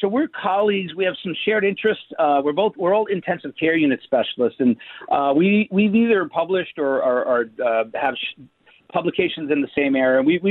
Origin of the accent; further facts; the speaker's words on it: New York City, New York, United States; I took a leave from the university I'm a New Yorker, so I came back home.